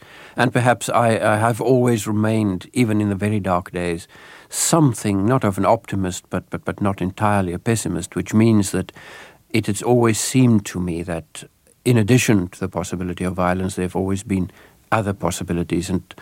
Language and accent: English; South Africa; was exposed to many of my new friends there who viciously turned against me as a South African, as if I were co-responsible for what was happening.